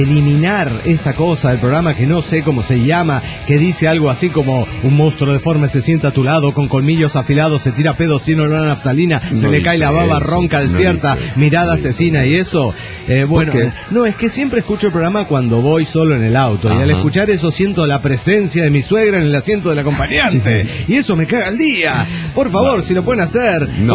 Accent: Bogotá, Colombia; de Bogotá, Locombia.

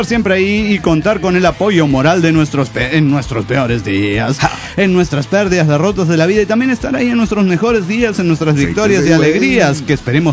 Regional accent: Valencia, Carabobo, Venezuela; de Valencia, Venezuela.

